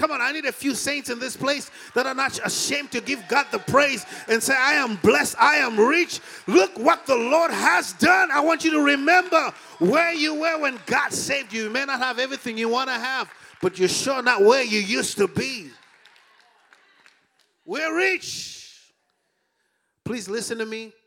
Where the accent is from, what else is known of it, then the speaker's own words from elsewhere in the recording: Haiti; accent: Haitian; In there, I say it in my Haitian accent, Lamborghini.